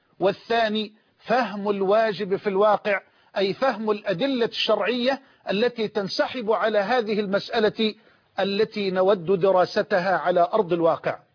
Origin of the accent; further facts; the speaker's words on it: Egypt; في بلدنا مصر